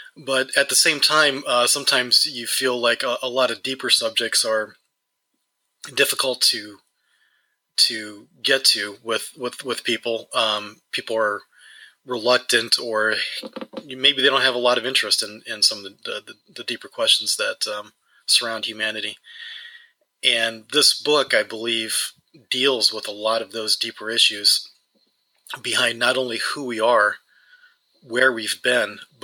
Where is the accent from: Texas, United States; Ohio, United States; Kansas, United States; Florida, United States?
Ohio, United States; Well, I grew up in Northeast Ohio on a farm